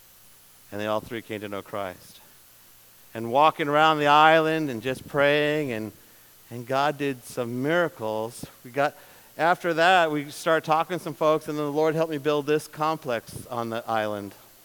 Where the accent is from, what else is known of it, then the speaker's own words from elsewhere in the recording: New York, United States; I said, I'm from New York.